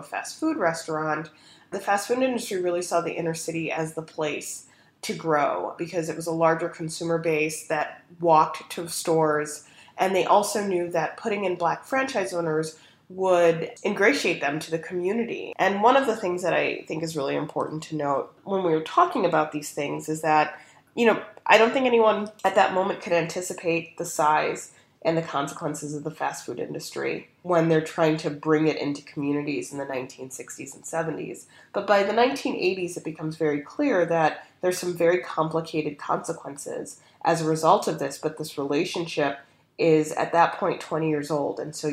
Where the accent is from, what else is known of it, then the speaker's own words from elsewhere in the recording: Chicago, Illinois, United States; I would spend a lot of time in my hometown of Chicago.